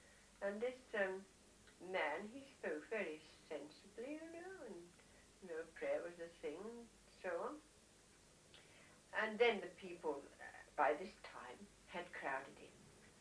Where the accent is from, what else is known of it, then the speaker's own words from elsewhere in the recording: Hayes, London, United Kingdom; So I said, have you? Oh, I come from Hayes.